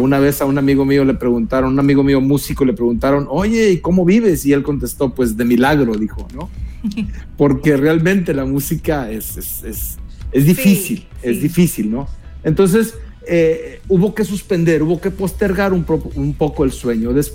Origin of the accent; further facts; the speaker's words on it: northern Mexico, Mexico; now in United States; En ese tiempo inmigré acá donde estoy ahora, los Estados Unidos. Yo soy mexicano, del norte de México. Y mi papá era ya residente legal de los Estados Unidos, así es de que él me arregló la residencia en aquel entonces.